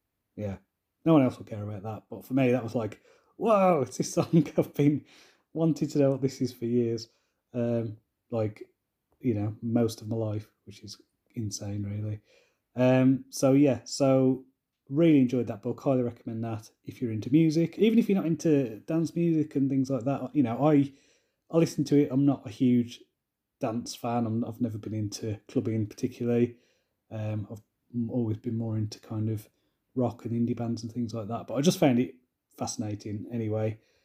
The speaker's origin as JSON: {"language": "English", "town": "Wolverhampton", "region": "West Midlands", "country": "United Kingdom", "tie": "born or raised there", "said": "And so it was really popular in my hometown of Wolverhampton."}